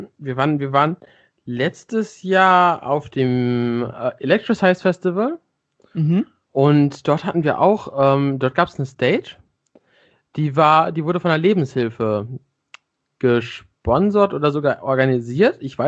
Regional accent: Lower Saxony, Germany; Ich komme aus Niedersachsen.

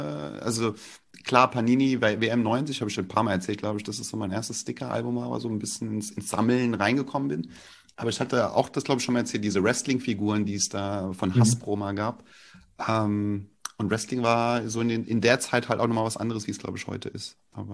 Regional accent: Flörsheim, Hesse, Germany; weil ich komme aus Flörsheim.

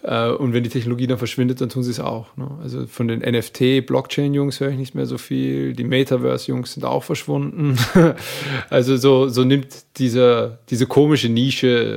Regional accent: Hamburg, Germany; born there; Ich bin in Hamburg geboren.

